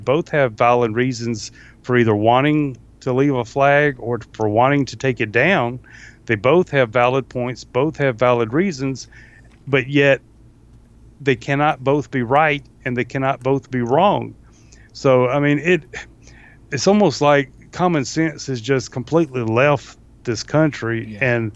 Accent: the South, United States; I mean, growing up in the South, I've seen racism exhibited regardless of people's skin color.

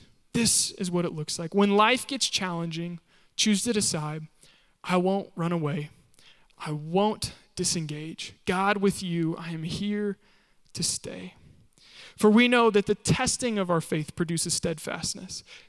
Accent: Kansas, United States; I'm from Kansas, love sunflowers.

